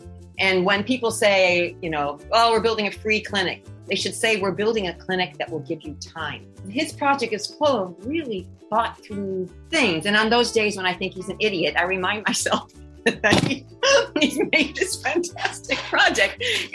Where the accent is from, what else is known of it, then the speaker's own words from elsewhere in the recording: United States; which assured me that I'm American.